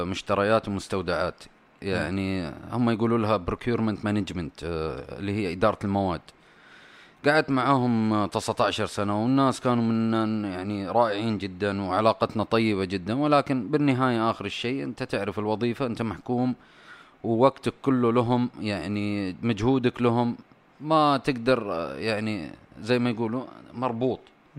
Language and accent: Arabic; Saudi Arabia